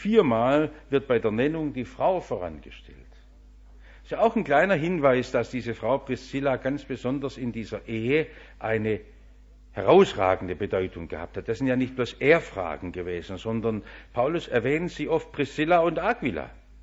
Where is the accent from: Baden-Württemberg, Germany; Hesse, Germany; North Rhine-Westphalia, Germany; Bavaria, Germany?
Baden-Württemberg, Germany; Das ist mir noch als Schwabe hängen geblieben.